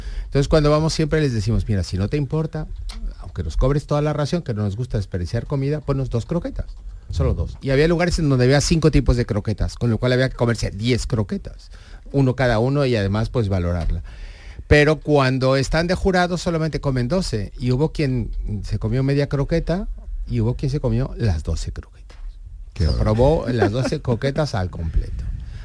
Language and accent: Spanish; Mexico; now in Malaga, Spain; yo soy mexicano. Lo que pasa es que como tu compañero, llevo ya 27 años viviendo en Málaga y vacacionando en Málaga desde 1980.